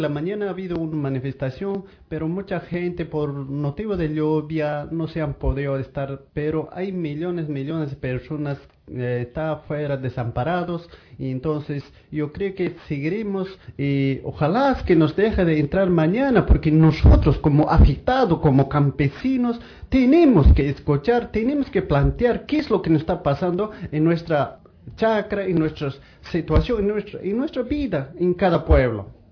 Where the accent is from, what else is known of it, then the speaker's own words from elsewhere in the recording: Cusco, Peru; now in Copenhagen, Denmark; vengo a Copenhague desde el Perú, Cusco, trayendo mis problemas realmente que está pasando en mi pueblo